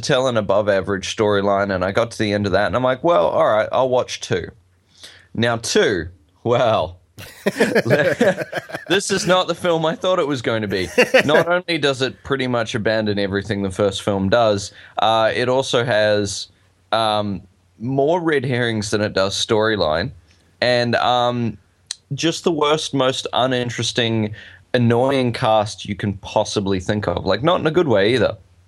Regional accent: New Zealand; I'm a Kiwi.

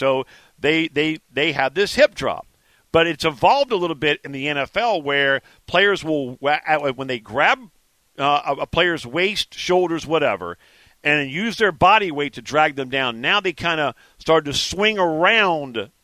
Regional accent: Louisiana, United States; Hey, I'm from Louisiana, man. I believe in that hoodoo voodoo.

